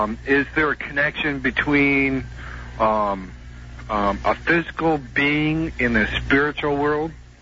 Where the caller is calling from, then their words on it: Seattle, Washington, United States; I'm from Seattle.